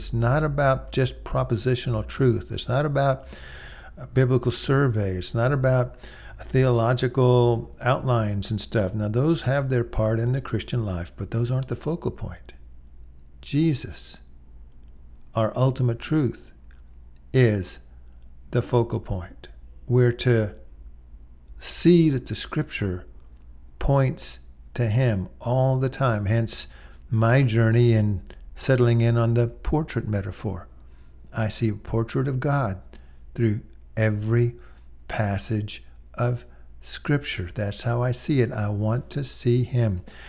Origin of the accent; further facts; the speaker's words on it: Austin, Texas, United States; I grew up in Austin, Texas, and in fact, growing up, seeing the University of Texas Tower in the distance from our home as a boy growing up